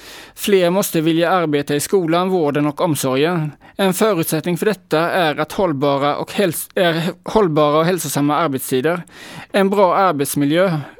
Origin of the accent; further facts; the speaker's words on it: Kronoberg County, Sweden; Och nere i Kronoberg där jag växte upp